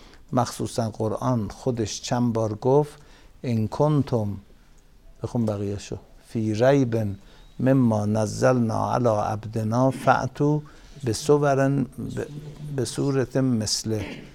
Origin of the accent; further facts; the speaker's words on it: Iran; ولی گفتم که من ایرانی هستم.